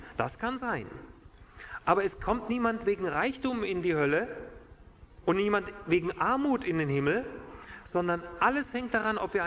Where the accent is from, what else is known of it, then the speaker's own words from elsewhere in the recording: Hesse, Germany; in meiner Heimat, ich komme aus Nordhessen, aus der Nähe von Kassel